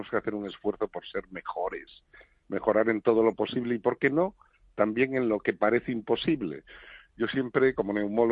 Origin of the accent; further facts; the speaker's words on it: A Pobra de Trives, Galicia, Spain; Yo soy gallego, urensano, de Pobra de Trives, y quiero que ese sentidiño guíe mis pasos en la vida.